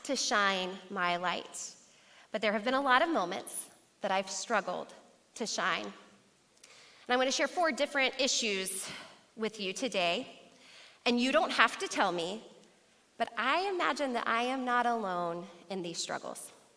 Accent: Georgia, United States; also born or lived in Macon; I was born in Macon, Georgia, to two wonderful parents. We first lived with my grandparents, and then we moved to the suburbs of Atlanta.

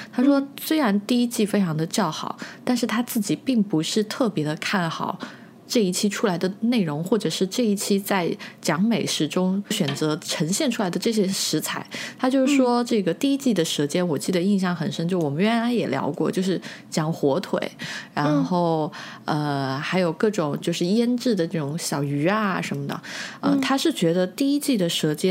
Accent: southern China, China; 我是一个非常热爱米饭的人，就是南方人嘛，

